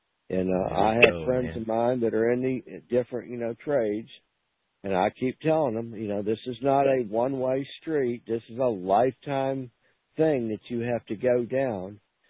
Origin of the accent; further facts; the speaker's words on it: United States; I always put I'm an American national.